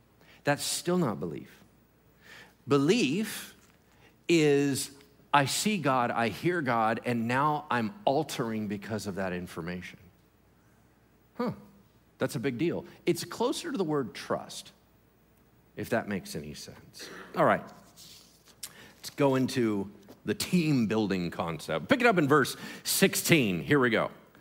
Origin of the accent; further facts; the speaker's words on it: California, United States; Anyway, and I'm on Folsom Lake. I grew up on Folsom Lake.